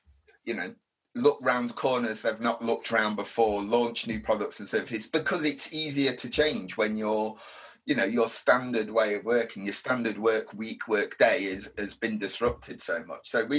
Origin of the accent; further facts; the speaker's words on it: United Kingdom; And because we're British, right, we're kind of, a lot of people are a glass half empty, right?